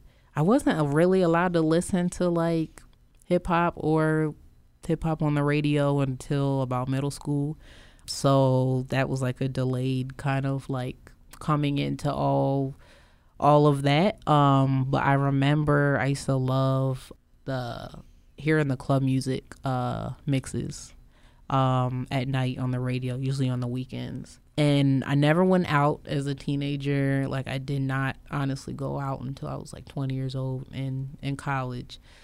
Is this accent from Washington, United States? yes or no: no; Abingdon, Maryland, United States; also born or lived in Baltimore; I'm from Harford County. My parents are from Baltimore. I was born actually right across the street at Mercy. But I grew up in Harford County, Abingdon, Edgewood area.